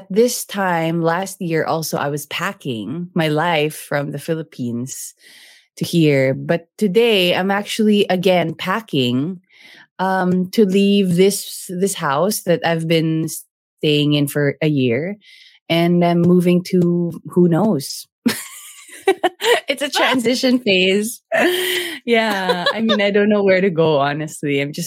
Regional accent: United States; accent: American English; now in United Kingdom; And no, I don't have a British accent yet. I'm still in my American English accent

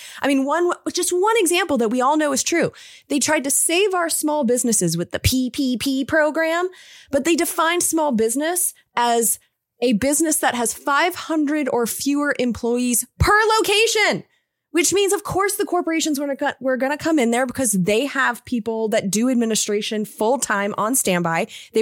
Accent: California, United States; I'm from Katie Porter's district.

